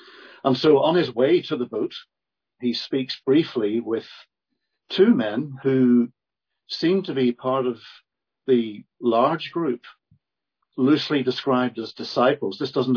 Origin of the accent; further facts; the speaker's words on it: Northern Ireland, United Kingdom; accent: Ulster; I hope that my strange Ulster accent won't be too impenetrable